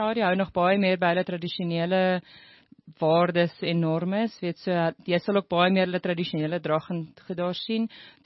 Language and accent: Afrikaans; Riebeeckstad, Free State, South Africa; moved away as an adult; Ek het naby Kroonstad groot geword in die Riebeekstad. En ja, daar maar skool gegaan